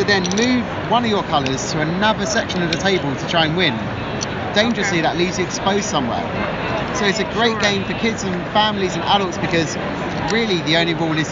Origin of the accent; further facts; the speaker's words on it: England, United Kingdom; We're from England. We've never done a convention, a PAX convention before